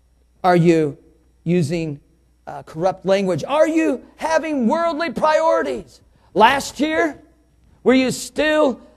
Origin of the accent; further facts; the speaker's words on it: United States; I thank the Lord I'm an American here tonight. I would think nothing would be better to transfer my citizenship from America to heaven.